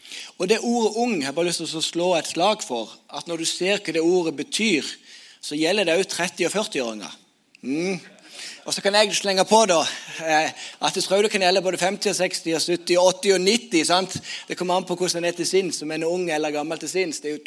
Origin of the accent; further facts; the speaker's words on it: Sokndal, Rogaland, Norway; Jeg er fra Sokndal. Møy er en drøy halvtime fra meg